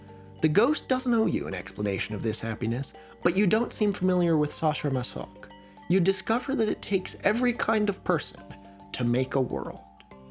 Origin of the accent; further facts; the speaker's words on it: Eugene, Oregon, United States; I grew up in Eugene, Oregon, a city stereotyped as being weedy in multiple ways.